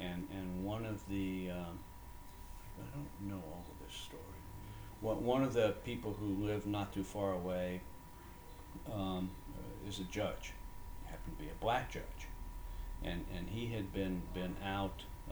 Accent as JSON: {"language": "English", "region": "Montana", "country": "United States", "tie": "born or raised there", "said": "I grew up in Montana"}